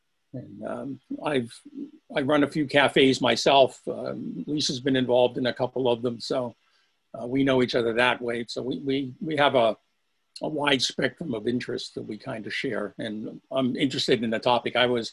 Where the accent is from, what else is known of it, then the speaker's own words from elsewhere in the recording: United States; moved away as an adult; now in Germany; I'm in Germany. I'm an American expat living over here with my family.